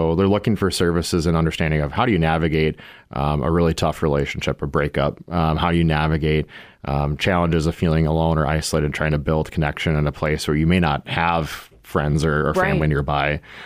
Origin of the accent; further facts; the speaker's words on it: Corsica, South Dakota, United States; I'm a rural kid. Mm-hmm. I grew up in Corsica, like I said. And I think about my college experience at the University of South Dakota